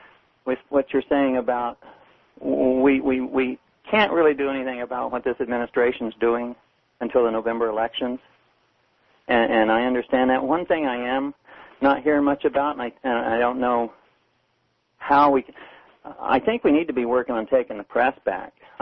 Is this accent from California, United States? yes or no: yes; California, United States; I came from California a few years back up in Yolo County.